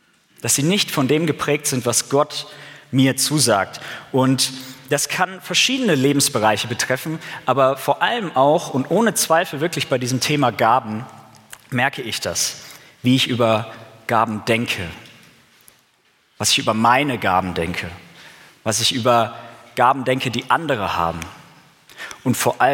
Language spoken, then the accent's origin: German; Bavaria, Germany; war ich da im Heimaturlaub im schönen Frankenland. Ich komme nämlich aus der Nähe von Nürnberg, für die, die das nicht wissen, das ist in Bayern.